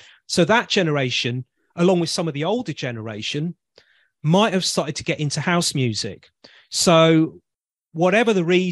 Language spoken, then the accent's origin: English; Caister-on-Sea, East of England, United Kingdom; Yeah, it takes place in my hometown.